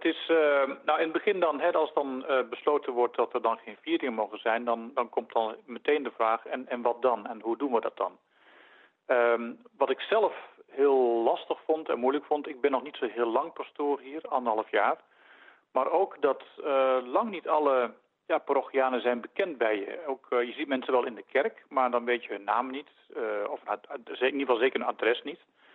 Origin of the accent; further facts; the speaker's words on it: Netherlands; now in Leuven, Belgium; En je hoort aan mijn tong vallen, ik ben Nederlander van afkomst en ik ben lid van de Orde van de Augustijnen.